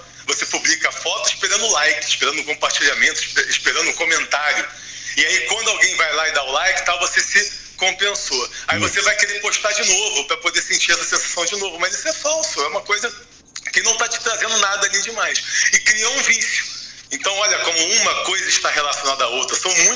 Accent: Rio de Janeiro, Brazil; now in Portugal; eu sou filho de português. Então, eu já fui criado numa colônia portuguesa no Rio de Janeiro, onde os meus amigos, os vizinhos, eram todos portugueses. Então, eu já tenho essa raiz, essa cultura portuguesa

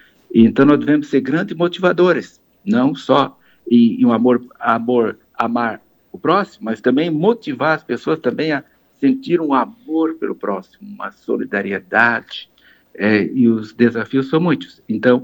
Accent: São Ludgero, Santa Catarina, Brazil; Eu sou natural de São Lugero.

